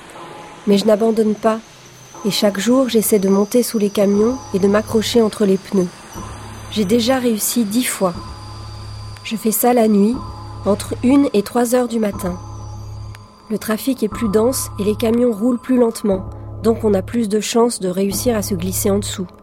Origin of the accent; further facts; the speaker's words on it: Darfur, Sudan; French is a second language; moved away as an adult; Je viens du Darfour, qui est en guerre.